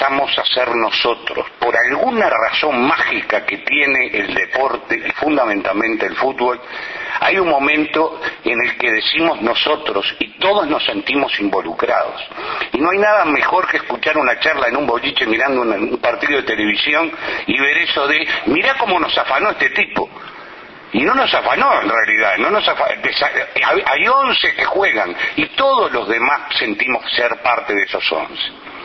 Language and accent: Spanish; Uruguay; Yo creo que hay cosas que como uruguayo no podemos dejar de lado.